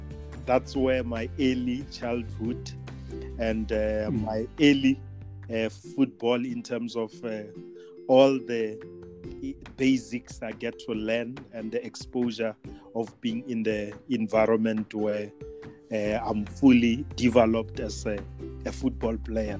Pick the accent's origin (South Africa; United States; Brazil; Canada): South Africa; Bushbuckridge, Mpumalanga; also born or lived in Phalaborwa; yes, I was born in Bushbuckridge, in a village called Bevelshoek, around Akonhoek.